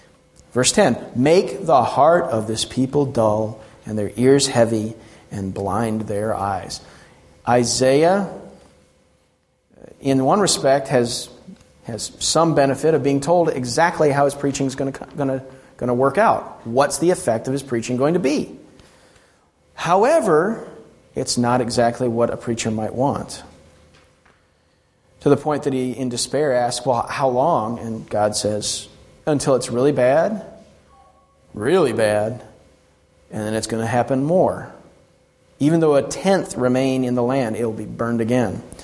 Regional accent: South Carolina, United States; I grew up in the South, where there was basically no snow. Every once in a while in South Carolina, they'll say snow on the weather report.

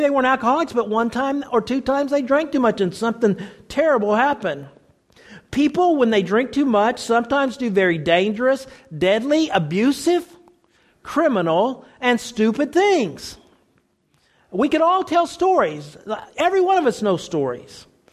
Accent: Oklahoma, United States; Now, I grew up in Oklahoma in the South, and they taught the wrong thing.

